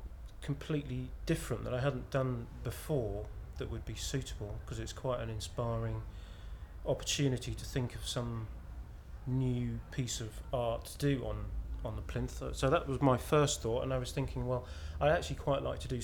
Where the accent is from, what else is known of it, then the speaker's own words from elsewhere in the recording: Norwich, East of England, United Kingdom; I'm 43 and I'm from Norwich.